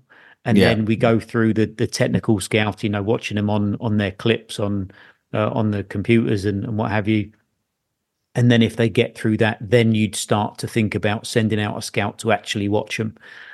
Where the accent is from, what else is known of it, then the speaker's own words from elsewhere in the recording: Watford, East of England, United Kingdom; Yeah, I used to go and watch Watford when I was a wee kid, go and see Johnny Barnes and everything.